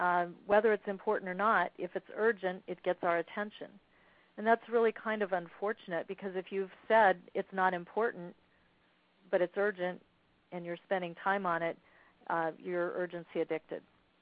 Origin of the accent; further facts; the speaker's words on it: Kansas City, United States; born there; I've never actually worked on a farm, but I was born in Kansas City